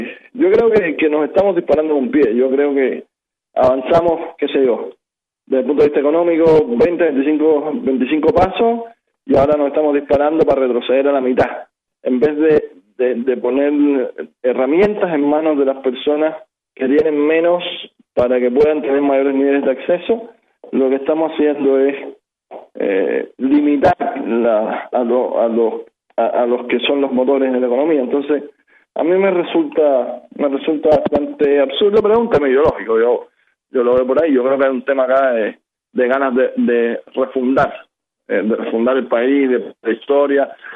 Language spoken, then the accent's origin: Spanish; Chile; este año viviendo acá, y que también soy chileno